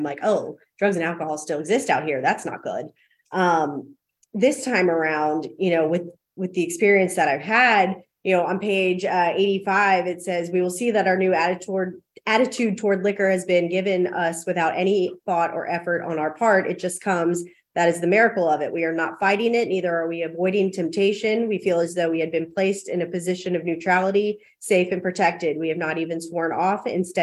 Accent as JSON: {"language": "English", "town": "Richmond", "country": "United States", "said": "I'm from Richmond and I went home one weekend to visit with some friends"}